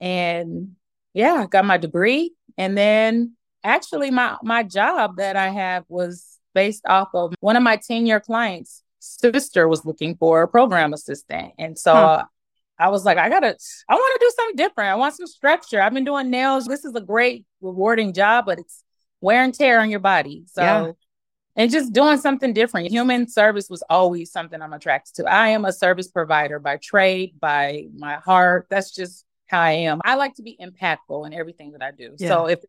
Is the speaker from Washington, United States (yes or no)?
yes; Seattle, Washington, United States; moved away; we're originally from Seattle. We moved here about 21 years ago.